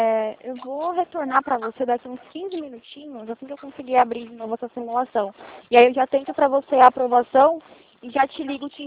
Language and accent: Portuguese; São Paulo, Brazil; Eu sou da Zona Oeste de São Paulo.